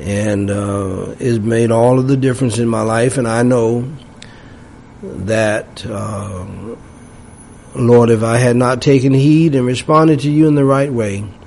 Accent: James City, United States; also born or lived in New York / Florida; the dirt roads of James City for most of my young life, even though I was born in New York, partly raised a little bit in Florida. They were dirt roads too. I was born in New York, but I'm really just a country boy.

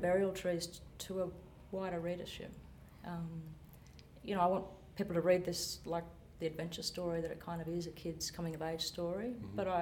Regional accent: New South Wales, Australia; I grew up in Wiradjuri country, so Central West New South Wales, on a property

